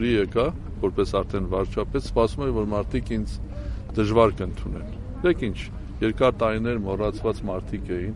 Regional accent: Gyumri, Shirak, Armenia; ոչ էլ մի հատ գյումրեցի եմ, որ ուզում եմ ստենա տուն առնա մոտ ապագայում

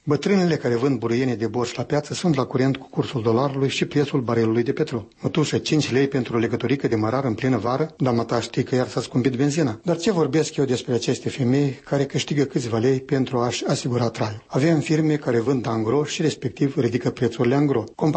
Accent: Vișoara, Edineț District, Moldova; aici e un caz întâmplat în satul meu, Vișoara, din părțile Iedinițului.

